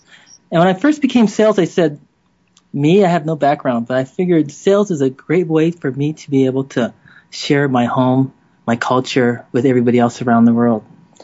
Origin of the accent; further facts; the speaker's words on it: Lanai, Hawaii, United States; also born or lived in Los Angeles; I'm a local boy born on the island of Lanai. From Lanai, I lived a little bit in Los Angeles, and then